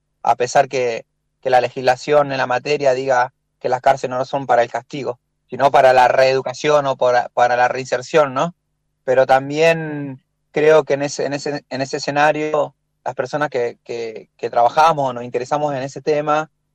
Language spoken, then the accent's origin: Spanish; Villa La Carcova, Buenos Aires, Argentina; en Villa La Carcova, en el barrio donde yo nací y me crié